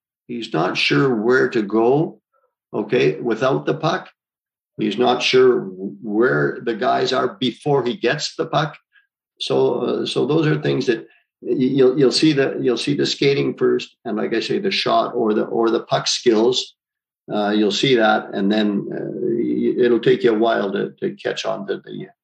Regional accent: Italy; when I was growing up in Italy.

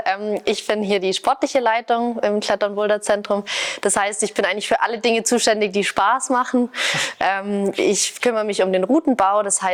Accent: Neckarsulm, Baden-Württemberg, Germany; weil ich komme aus Neckarsulm bei Heilbronn

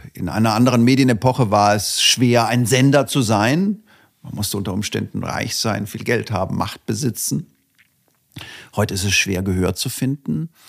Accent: Tübingen, Baden-Württemberg, Germany; Aber ich komme ja aus Tübingen, der Hauptstadt des Idealismus.

